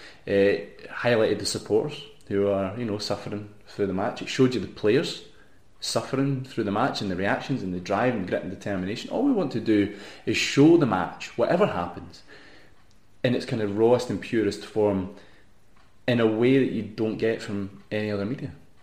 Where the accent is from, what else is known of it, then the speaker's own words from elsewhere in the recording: Scotland, United Kingdom; I'm glad that as a Scottish football collective, we've suddenly stopped listening to the people who want to tell us our league's a load of rubbish.